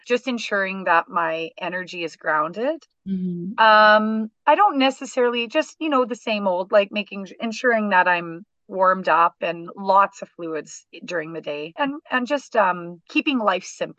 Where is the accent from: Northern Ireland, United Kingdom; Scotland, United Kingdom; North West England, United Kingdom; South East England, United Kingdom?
Scotland, United Kingdom; Saltcoats; And then my favorite, growing up in Saltcote, my favorite movie was Beaches.